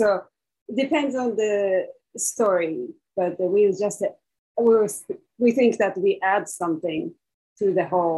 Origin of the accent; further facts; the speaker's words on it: Japan; now in United States; I grew up in Japan, and I came to school in the U.S.